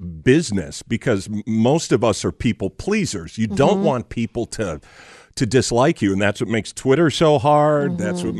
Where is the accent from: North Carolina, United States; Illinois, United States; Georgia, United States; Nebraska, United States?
Illinois, United States; Chicago; so I'm from Chicago. I'm kind of a loud guy.